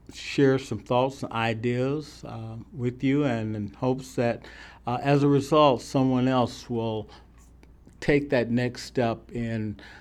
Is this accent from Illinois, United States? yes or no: no; Austin, Texas, United States; My home is in Austin, Texas. I grew up in Austin in the 40s when there were more people on 6th Street today on a Saturday night than there were in the entire city of Austin.